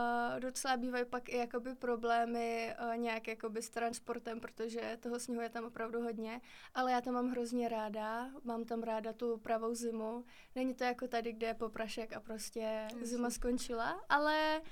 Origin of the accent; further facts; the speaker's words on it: Borová Lada, South Bohemian Region, Czechia; Jsem ze Šumavy, přesněji z Borových Lad. To je malinká vesnička. Je to vlastně na hranicích s Německem.